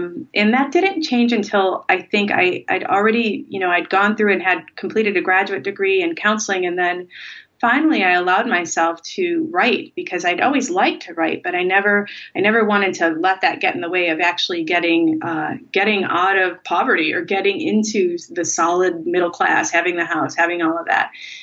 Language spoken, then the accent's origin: English; Rochester, New York, United States; but he writes about my hometown, Rochester, New York.